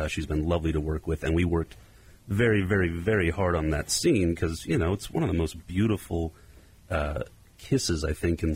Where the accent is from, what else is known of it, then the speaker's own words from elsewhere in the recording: Lawrence, Kansas, United States; Yeah, I grew up in Lawrence. So I'm a Lawrence kid, and I'm a Jayhawk, you know, by blood for sure.